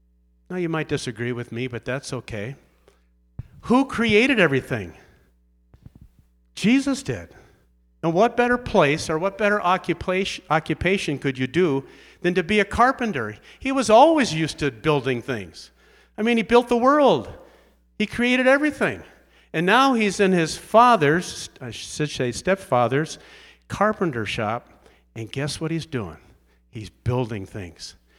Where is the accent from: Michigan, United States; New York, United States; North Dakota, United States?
North Dakota, United States; Grand Forks; I was born and raised in Grand Forks, North Dakota.